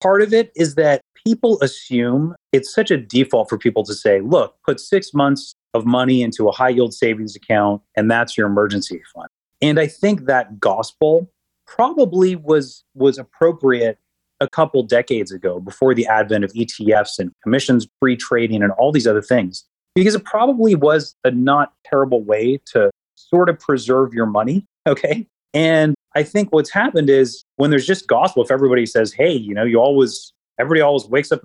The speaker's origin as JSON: {"language": "English", "town": "Toronto", "region": "Ontario", "country": "Canada", "tie": "born or raised there", "said": "I grew up in Toronto, Canada. I was the son of two immigrants"}